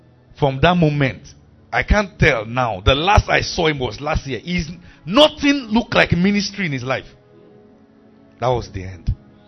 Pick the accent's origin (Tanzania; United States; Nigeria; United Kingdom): Nigeria; Kano; I grew up in Kano.